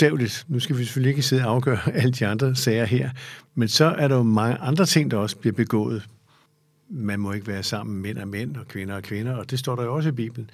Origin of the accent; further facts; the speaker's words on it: Greenland; jeg har sagt som grønlænder